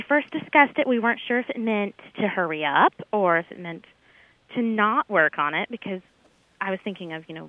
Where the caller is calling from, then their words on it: Indianapolis, Indiana, United States; I'm calling from Indianapolis.